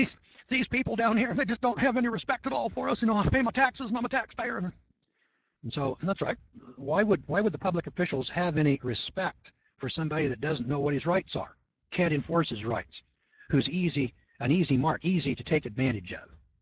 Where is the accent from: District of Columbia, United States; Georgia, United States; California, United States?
California, United States; Eureka; Fortuna, Arcata, Eureka, and Ferndale were in the competition, and I was from Eureka, and so I beat him, beat those other three schools. Well, I transferred to Arcata.